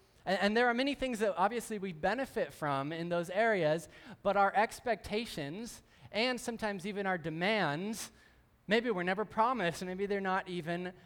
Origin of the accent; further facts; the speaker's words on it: Portland, Oregon, United States; and I grew up outside Portland, so I root for the Portland Trailblazers.